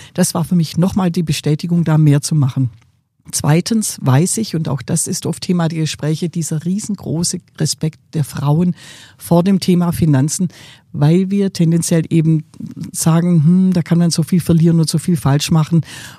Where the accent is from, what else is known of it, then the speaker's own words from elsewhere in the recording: Baden-Württemberg, Germany; born there; Ich bin als Schwäbin geboren und in einem typisch schwäbischen Haushalt geboren.